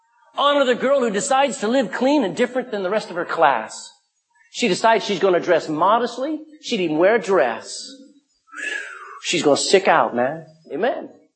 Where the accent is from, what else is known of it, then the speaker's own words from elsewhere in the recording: Texas, United States; I can't read that. I'm a Texan.